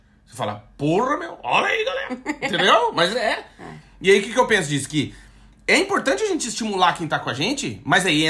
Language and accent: Portuguese; Brazil; moved away as an adult; now in Portugal; eu já falei aqui também que a gente é brasileiro